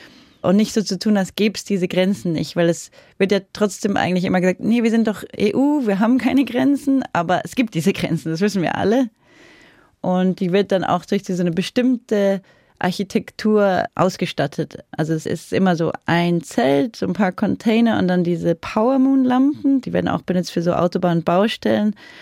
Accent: Bavaria, Germany; speziell in meinem Kopf jetzt die so Kiefersfelden, Rosenheim, die eine, die die Münchner alle kennen. Und ich bin da ja auch in der Nähe aufgewachsen.

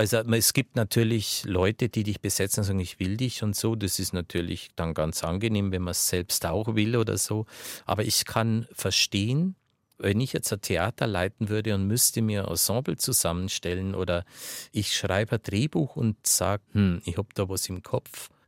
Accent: Bavaria, Germany; Und er hat gesagt, ich komme aus Bayern.

